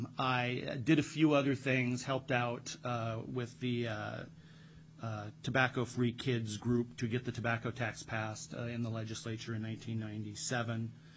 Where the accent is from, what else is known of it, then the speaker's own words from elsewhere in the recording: Anchorage, Alaska, United States; Born and raised in Anchorage, went to the same high school, West Anchorage High School, that my father did.